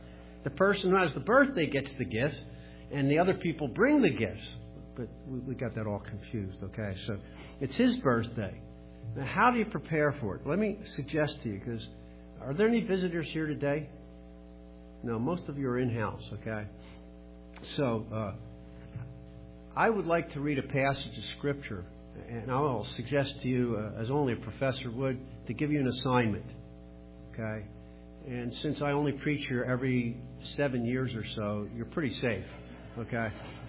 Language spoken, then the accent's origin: English; Pennsylvania, United States; I'm from another large urban area on the other side of the state that's not mentionable in Pittsburgh.